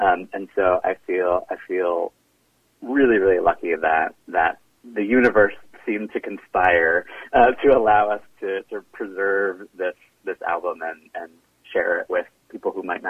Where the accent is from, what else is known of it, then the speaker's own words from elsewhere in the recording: Baltimore, Maryland, United States; I grew up in Baltimore, Maryland, mm-hmm.